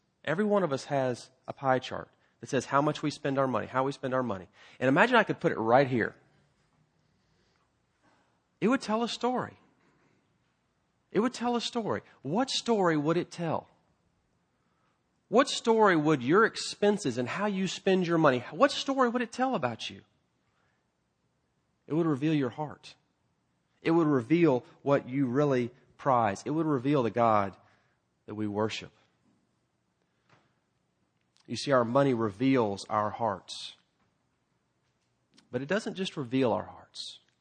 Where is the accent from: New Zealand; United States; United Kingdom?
United States; Texas; I'm from Texas, and so I've always been kind of partial to Lance Armstrong.